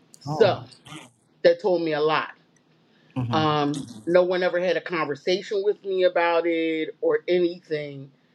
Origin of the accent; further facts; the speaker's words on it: Philadelphia, Pennsylvania, United States; So I am from West Philadelphia. Philadelphia, born and raised.